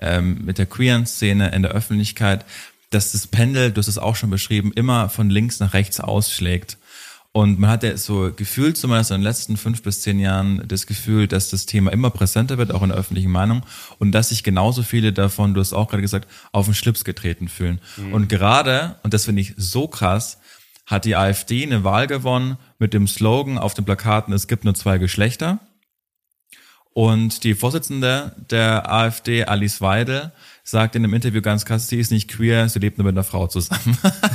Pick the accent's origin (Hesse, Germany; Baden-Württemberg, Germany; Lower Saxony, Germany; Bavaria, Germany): Bavaria, Germany; ich komme ja gerade aus meiner alten Heimat, ich war gerade eine Woche lang in Bayern bei meinen Eltern